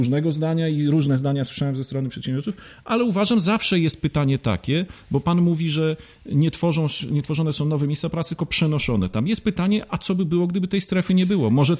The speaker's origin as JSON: {"language": "Polish", "town": "Białystok", "region": "Podlaskie Voivodeship", "country": "Poland", "said": "ale mogę jako białostoczanin powiedzieć, jestem dumny z Białegostoku."}